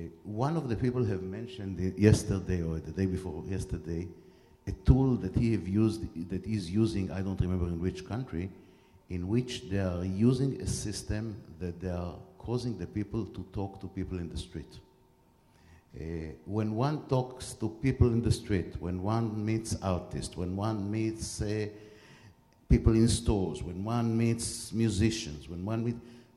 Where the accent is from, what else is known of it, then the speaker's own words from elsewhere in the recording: United States; I'm an American tour operator specializing in Israel and in Central Europe.